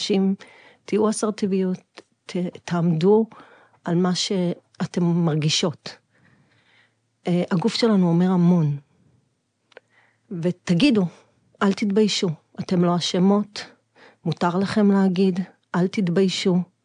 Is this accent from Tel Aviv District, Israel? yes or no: yes; Bnei Brak, Tel Aviv District, Israel; גדלתי בבני ברק.